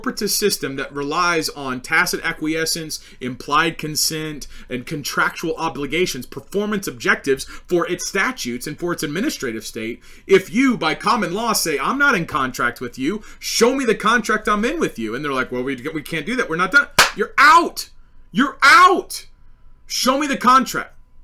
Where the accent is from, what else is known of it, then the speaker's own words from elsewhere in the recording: United States; I'm an American, I say, okay, rule of law.